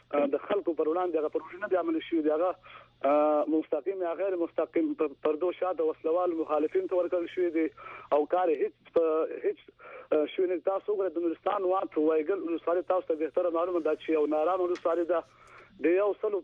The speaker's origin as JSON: {"language": "Pashto", "region": "Nuristan", "country": "Afghanistan", "said": "تاسو وګورئ په نورستان کې متاسفانه چې زه د نورستان په صفت یو سیدونکو دا خبرې کوم چې زه یو درد او احساس لرم"}